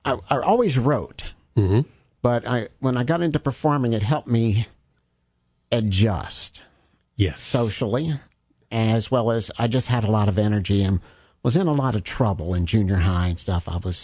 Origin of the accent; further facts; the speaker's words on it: Paris, Kentucky, United States; Paris, Kentucky. Bourbon County. I'm a graduate of Bourbon County High School.